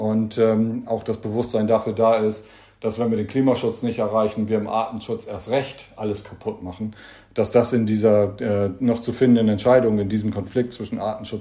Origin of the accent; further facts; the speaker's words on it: Germany; Und ich bin am Wattenmeer groß geworden und kenne das von meiner Kindheit aus.